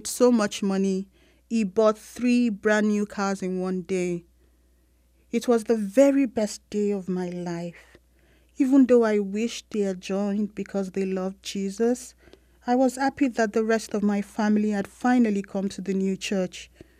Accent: Lagos, Nigeria; I was born in Lagos. I grew up in Lagos. But I went to boarding school when I was 10.

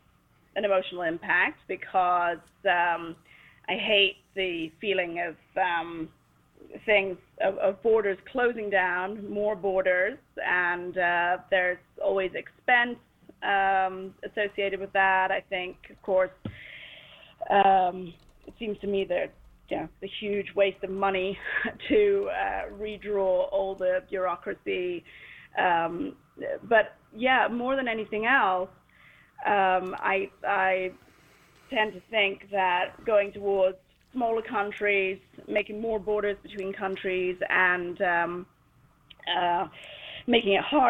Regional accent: United Kingdom; I benefited from being a part of the EU as a Brit when I was a student back in 1992.

